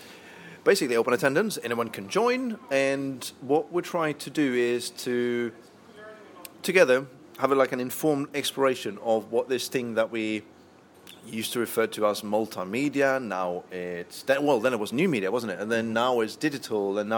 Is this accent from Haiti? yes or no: no; Sweden; I hail from Sweden.